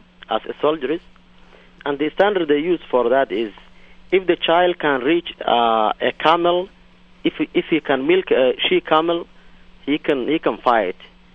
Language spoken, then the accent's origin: English; Somalia; now in Columbus, United States; I live in Columbus, and I'm originally from Somalia.